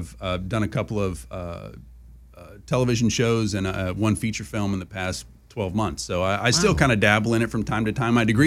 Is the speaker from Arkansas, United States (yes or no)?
yes; Arkansas, United States; I'm a University of Arkansas kid. I grew up in Southern Arkansas, went back for graduate school.